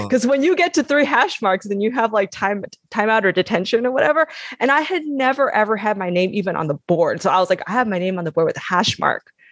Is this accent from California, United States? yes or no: yes; Palmdale, California, United States; also born or lived in Panorama City; I was born in Panorama City, which is the valley in California. And then, we moved to this town called Palmdale, which is, like in the desert north of LA.